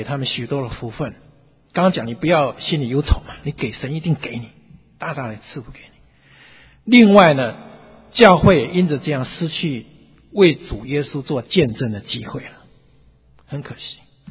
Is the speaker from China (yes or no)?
no; Taiwan; 我们台湾人有一句话，不知道有没有会台语的